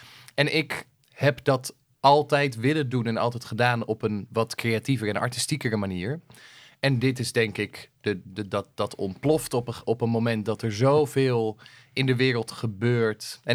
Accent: Beemster, North Holland, Netherlands; Ik kom uit de Beemster

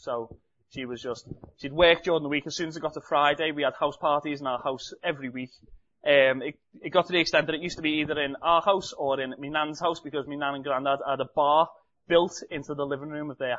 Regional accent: Liverpool, North West England, United Kingdom; I come from Walton, which is an area inside of Liverpool. It's a pretty small area, but it's probably big in comparison to certain areas over there.

